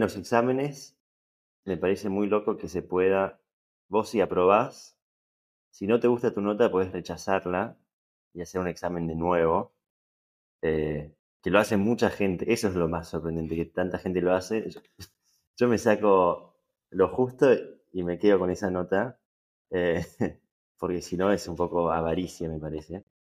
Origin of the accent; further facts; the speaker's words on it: Argentina; yo llegué sin italiano, me pude adaptar bastante rápido, encima los argentinos somos medio italianos